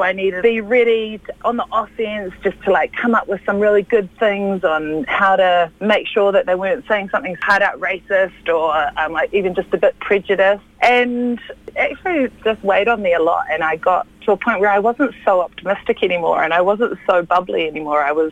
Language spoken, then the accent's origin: English; Te Kuiti, Waikato, New Zealand; also born or lived in North Shore; growing up in Te Kuiti, which is like a small country town in the central North Island. So I went straight from there to the North Shore.